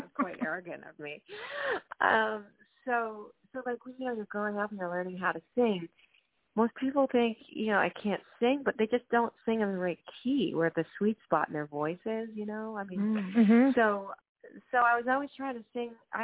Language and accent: English; Vermont, United States; when I grew up in Vermont, the radio, you know, there's like one station that would come in.